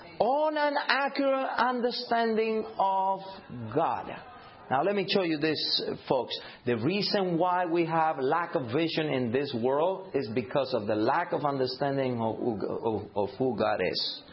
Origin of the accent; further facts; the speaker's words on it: Cuba; In fact, I'm from Cuba.